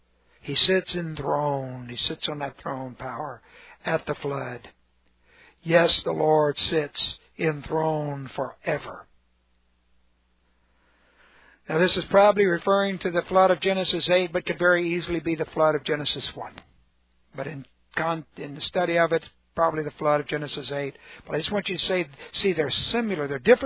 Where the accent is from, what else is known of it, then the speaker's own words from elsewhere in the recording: California, United States; born there; I was born in California at the Cedars of Lebanon Hospital, and on my birth certificate is the verse concerning the cedars of Lebanon.